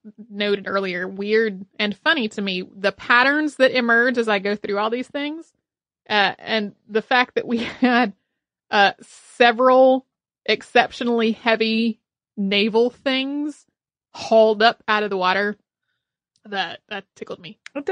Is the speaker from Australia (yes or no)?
yes; Australia; Growing up in Australia in the 90s, when we learned about World War